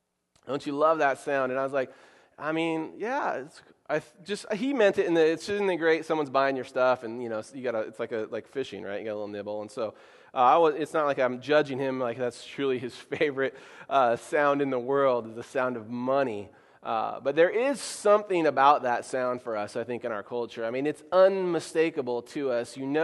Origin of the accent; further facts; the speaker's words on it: Oregon, United States; I am from God's country, Oregon, and I cheer for God's team, the Oregon Ducks.